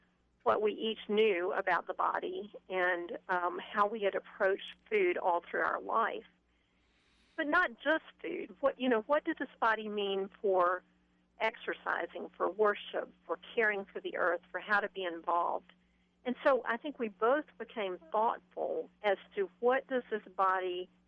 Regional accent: the South, United States; Well, probably like many Southerners who grew up in the 50s and 60s, both of my grandmothers had front porches.

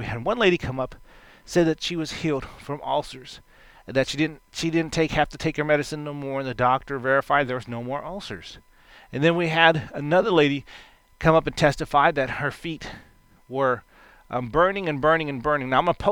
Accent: Texas, United States; you can tell I'm a Texan

